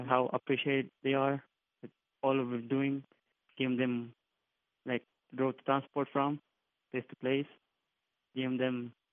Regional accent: Stamford, Connecticut, United States; Yes, I'm from Stamford.

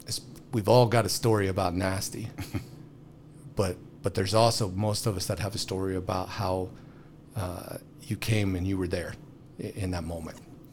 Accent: Warsaw, Missouri, United States; I grew up down in Warsaw, on the lake, watching the A-10s fly over.

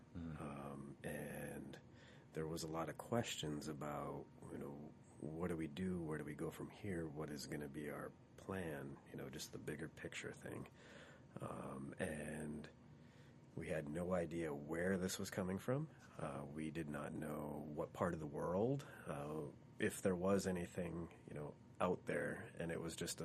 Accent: Bismarck, North Dakota, United States; I grew up in Bismarck, North Dakota, and finished high school in 2001.

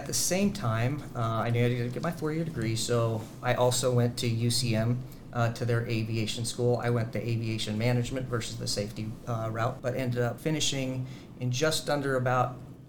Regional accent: Washington, United States; So I elected to go to a community college that had a flight school with it in my home state of Washington State, Big Bend Community College in Moses Lake, Washington.

